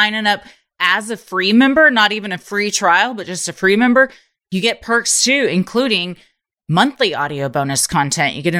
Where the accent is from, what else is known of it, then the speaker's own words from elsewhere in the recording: United States; And as the American people, I think we have the right to know.